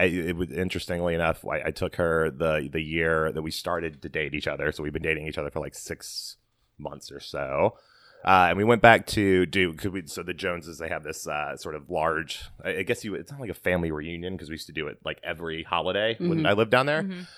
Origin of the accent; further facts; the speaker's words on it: Alabama, United States; also born or lived in Louisiana; No, I, yeah, so I grew up in a combination of Louisiana and Alabama. I went to high school in Alabama. My family all still lives in Alabama.